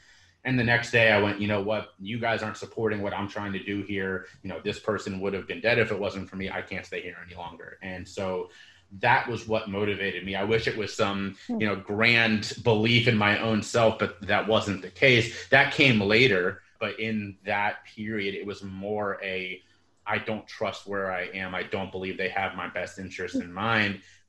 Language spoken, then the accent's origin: English; Cincinnati, Ohio, United States; I'm from Cincinnati, Ohio